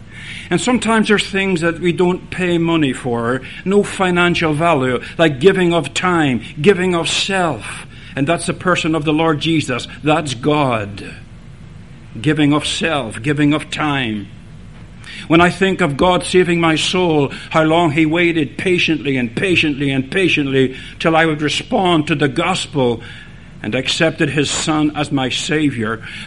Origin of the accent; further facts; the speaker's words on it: Ireland; I know I'm Irish. I know I'm a wee bit something lacking up here